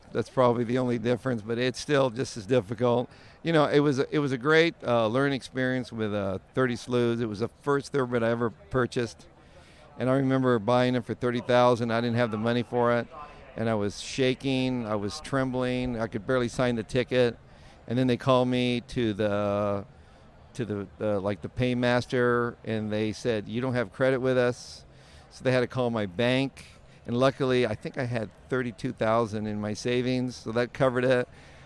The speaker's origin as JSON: {"language": "English", "town": "Nogales", "region": "Arizona", "country": "United States", "tie": "born or raised there", "said": "growing up in Nogales on the border there"}